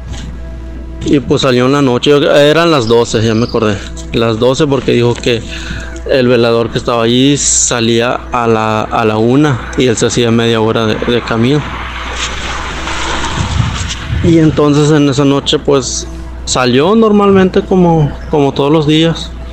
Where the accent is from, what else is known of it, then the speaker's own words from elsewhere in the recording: San Luis Potosí, Mexico; now in Sinaloa, Mexico; Yo soy de San Luis Potosí, por ser específico de la Huasteca Potosina